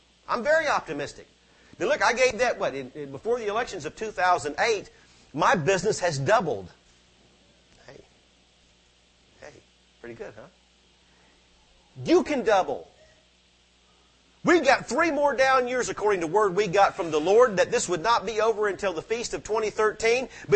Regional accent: Florida, United States; Oh yeah, brother, when I grew up in Florida, man, you didn't want Canadian money.

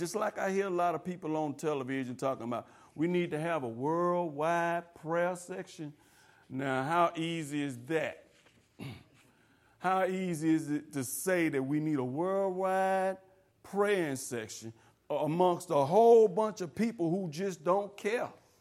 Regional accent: Atlanta, Georgia, United States; when I was in my hometown in Atlanta, I was we had this room in our house.

